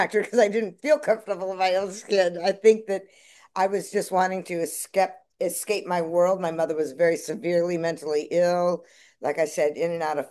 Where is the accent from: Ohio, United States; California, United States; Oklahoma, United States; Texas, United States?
California, United States; Los Angeles; Well, I grew up in Los Angeles, and acting was something I remember wanting to do since literally I was 2 years old